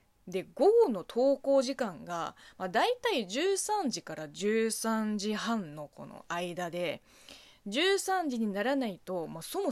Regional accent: China; now in Japan; 一応在日中国人として発信はしてますけれども、おそらくね、典型的な中国人ではないので、

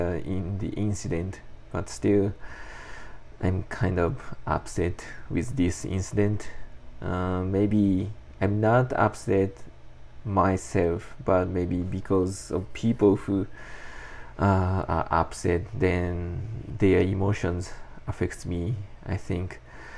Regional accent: Japan; English is a second language; now in Utah, United States; but actually, I'm Japanese, and I'm an international student at Utah.

